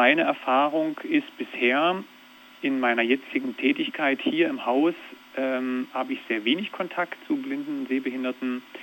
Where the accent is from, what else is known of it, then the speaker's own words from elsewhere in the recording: Forst, Brandenburg, Germany; born there; also born or lived in Wernigerode; now in Baden-Württemberg, Germany; Geboren bin ich in Cottbus, in Forst, in der Lausitz, in der Nähe der polnischen Grenze und bin 84 nach Wernigerode umgezogen. Genau, und nach der Schule, Ausbildung dann mit meiner Frau nach Baden-Württemberg ausgewandert.